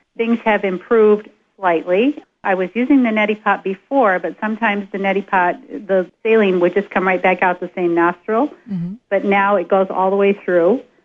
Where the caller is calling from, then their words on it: Plattsburgh, New York, United States; Dawn, yes, I am calling from Plattsburgh.